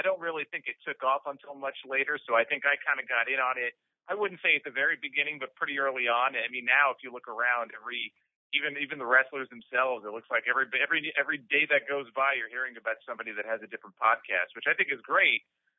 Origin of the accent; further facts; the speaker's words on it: New York, United States; growing up in New York, I've been in New York my whole life, in that Northeast area, it was always, you know, WWF. It wasn't really NWA country.